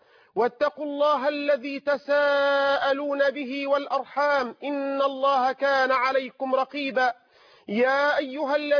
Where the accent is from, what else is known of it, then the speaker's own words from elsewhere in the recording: Egypt; اللهم احفظ بلادنا مصر